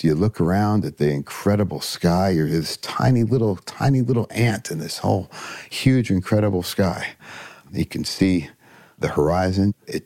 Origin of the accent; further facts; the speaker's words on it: Columbus, Ohio, United States; Mostly in Columbus, Ohio.